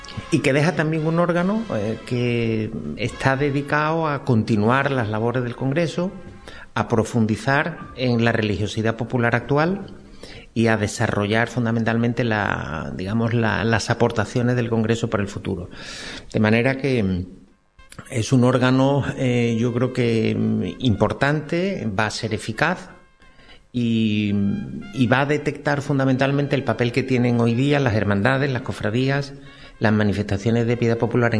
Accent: Salamanca, Castile and León, Spain; Yo, que soy de Salamanca, veo muy claramente la diferencia entre la piedad popular salmantina y la sevillana.

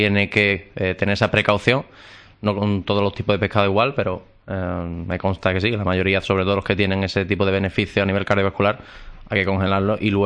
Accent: Andalusia, Spain; mi forma de ser andaluz, a pesar de que estoy todo el día viajando por el mundo cada vez que puedo, siento que esta es mi tierra y por eso he decidido que también hace aquí mi vida.

